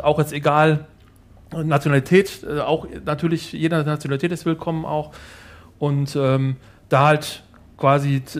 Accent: Frankfurt, Hesse, Germany; also born or lived in Dortmund, Germany; ich bin 1974 in Dortmund geboren und meine Großeltern und Urgroßeltern haben den Metzgerbetrieb geführt. Allerdings nur bis 1975, dann ist der Betrieb geschlossen worden und meine Eltern sind mit mir als Kind sind wir nach Frankfurt umgezogen.

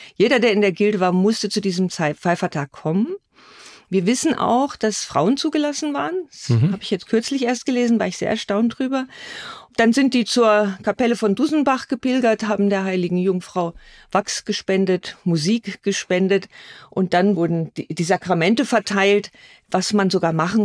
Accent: Freiburg, Baden-Württemberg, Germany; Ich komme ja aus Freiburg, ich sitze hier in Freiburg im Breisgau. Wir sind ja ganz nah an Straßburg dran.

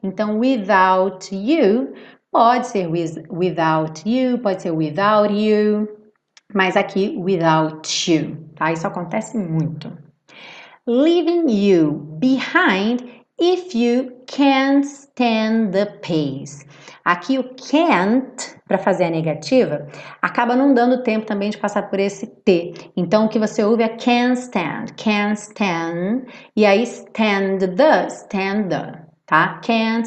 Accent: Rio de Janeiro, Brazil; accent: carioca; quem fala como eu, carioca, porta, perna, esquerda

